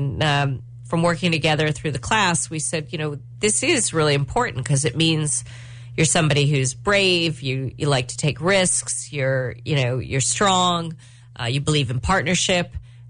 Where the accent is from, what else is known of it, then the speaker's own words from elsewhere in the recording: Westchester, New York, United States; You know, we could talk about growing up in Westchester.